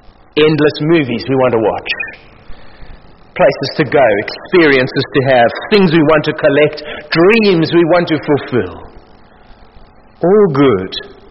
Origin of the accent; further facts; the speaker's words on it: Cape Town, Western Cape, South Africa; I come from Claremont. You know what Claremont is in southern suburbs, Cape Town.